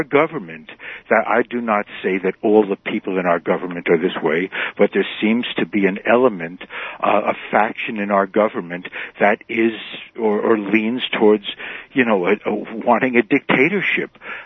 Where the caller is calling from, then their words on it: Manhattan, New York, United States; I'm calling from Manhattan. I'm a first-time caller.